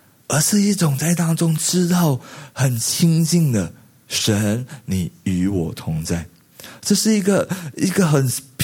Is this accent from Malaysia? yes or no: yes; Malaysia; now in Singapore; 而我是马来西亚人，我不知道你听得清不楚